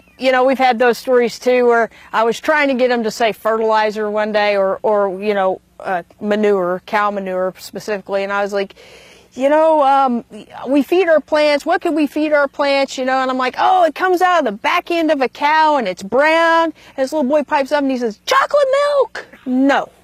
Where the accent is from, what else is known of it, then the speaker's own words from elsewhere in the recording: Carl Junction, Missouri, United States; I'm a pumpkin farmer. I'm from Carl Junction, Missouri, and this is my story.